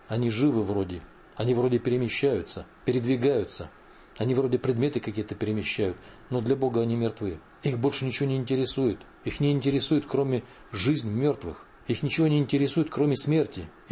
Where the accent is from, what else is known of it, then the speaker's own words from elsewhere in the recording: Krasnoyarsk Krai, Russia; born there; Родился я в Сибири, в Красноярском крае, недалеко от Красноярска